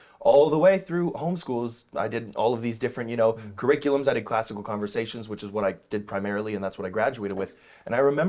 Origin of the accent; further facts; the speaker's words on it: Thousand Oaks, California, United States; I was raised in Thousand Oaks, California, which is about 40 miles north of LA itself.